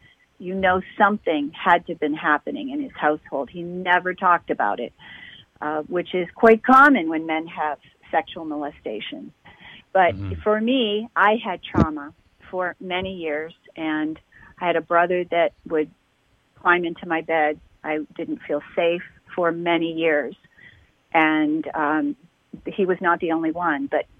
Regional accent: Toronto, Ontario, Canada; born there; Well, I was born in Toronto, Ontario. I'm Canadian.

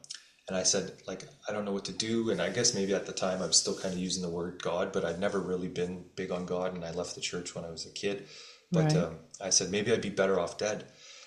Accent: Ontario, Canada; growing up in Northern Ontario and like pretty small town and city

